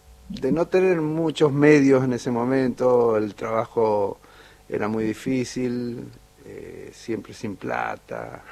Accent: Santiago del Estero, Argentina; surgí de Santiago. Salí de Santiago, pero empecé a cantar aquí.

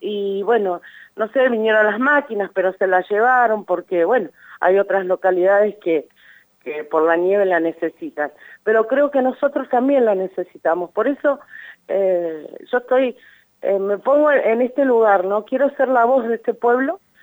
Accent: Neuquén, Argentina; mi pueblo es el más pobre de la provincia de Neuquén.

